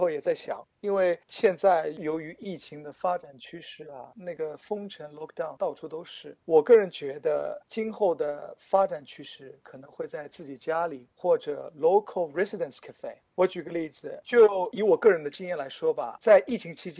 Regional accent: Australia; 但是呢，作为我们澳洲人来说，通常很难去接受那么浓郁的苦甜的那种味道

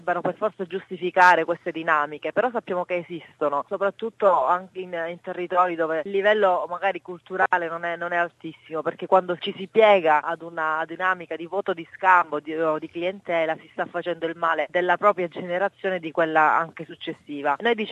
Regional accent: Calabria, Italy; Sono calabrese, quindi so bene di che cosa parlo.

